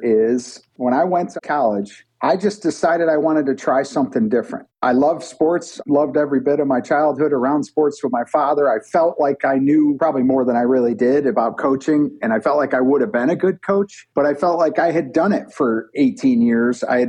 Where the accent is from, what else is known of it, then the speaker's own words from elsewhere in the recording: Odessa, New York, United States; Yeah, well, I grew up in Odessa, New York.